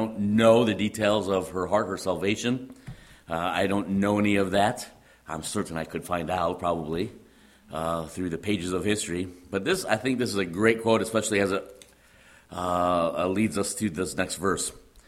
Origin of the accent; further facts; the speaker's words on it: Midwest, United States; accent: Midwestern; I'm not going to do this in a British accent, so this is just my Midwestern accent.